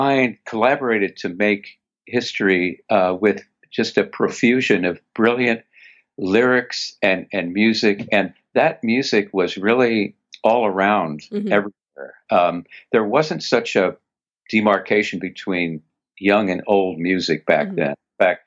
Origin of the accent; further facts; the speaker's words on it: Kansas City, Missouri, United States; took private lessons, got in the school orchestra, made it to the local youth symphony in Kansas City, my hometown.